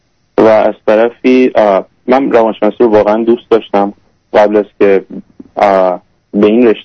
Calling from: Canada; من 23 سالم هست باهاتون تماس میگیرم از کانادا.

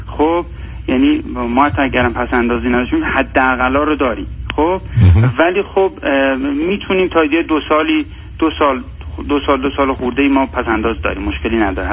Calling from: Iran; متاسفانه از ایرانم زنگ میزنی و آدم خیلی راحت نمیتونه صحبت کنه.

